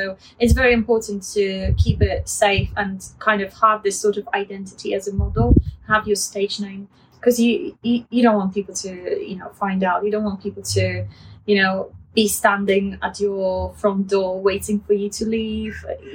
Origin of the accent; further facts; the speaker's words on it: Poland; people from my hometown from Poland that I haven't spoken to for, like, years, like 12 years or 15 years